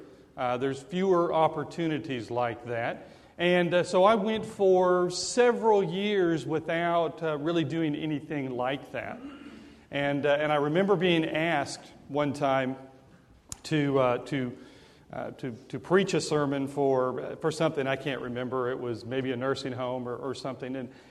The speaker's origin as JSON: {"language": "English", "town": "Portland", "region": "Oregon", "country": "United States", "tie": "born or raised there", "said": "I grew up in Portland, Oregon, and the churches up there are a lot smaller."}